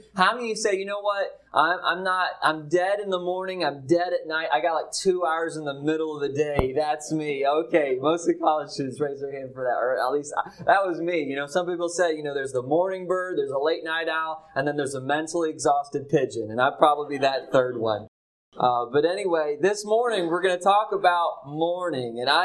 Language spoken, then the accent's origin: English; Virginia, United States; I come from Virginia. Please don't hold that against me.